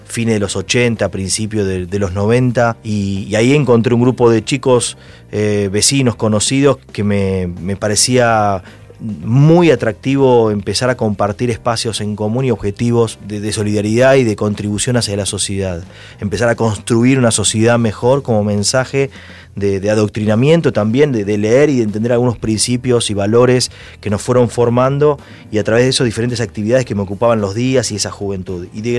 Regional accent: Ituzaingó, Buenos Aires Province, Argentina; also born or lived in Ramón Mejía; Yo nací en La Matanza. Nací en Ramón Mejía. Viví toda la vida en Ituzaingó, hasta ahora que de adulto, obviamente, uno va encontrando otros destinos.

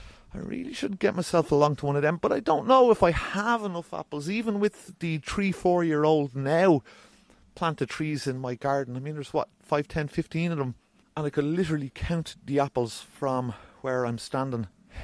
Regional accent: Ireland; News this week, apart from the fact that we as an Irish populace have changed from the Johnny Weissmuller

